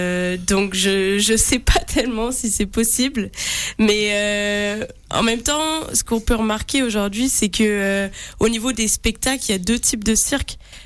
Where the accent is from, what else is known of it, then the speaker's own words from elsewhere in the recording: Canada; Mais par contre, moi je suis canadienne aussi.